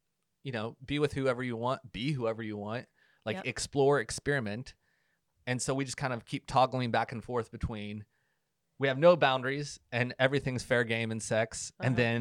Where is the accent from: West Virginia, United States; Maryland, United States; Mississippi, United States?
West Virginia, United States; I grew up in West Virginia where men didn't wear jewelry, so that wasn't a thing.